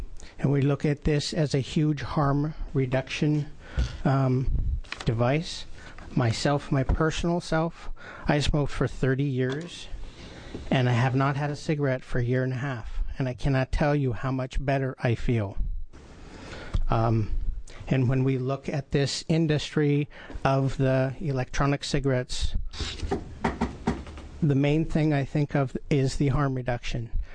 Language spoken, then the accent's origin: English; Medford, Oregon, United States; We're from Medford, Oregon